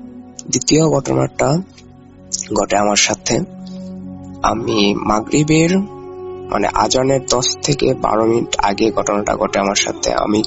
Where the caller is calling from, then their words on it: Dhaka Division, Bangladesh; শেষ বর্ডার থেকে বলছি। শেষ বর্ডার বলার কারণ আমাদের গ্রামটা নরসিংদী জেলার শেষ গ্রামটি, আমাদের গ্রামের পর থেকে নারায়ণগঞ্জ জেলাটি শুরু।